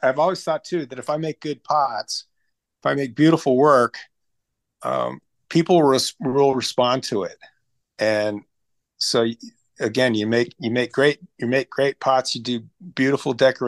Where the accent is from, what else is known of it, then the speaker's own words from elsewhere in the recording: Los Angeles, California, United States; I grew up in Los Angeles, and a bunch of my buddies are doctors at this point.